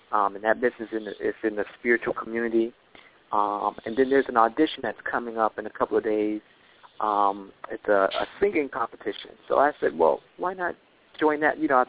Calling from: Florida, United States; I'm calling from Florida.

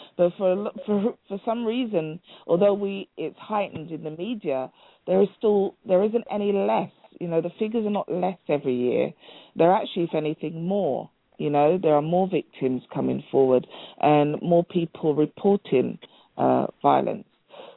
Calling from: United Kingdom; From the UK.

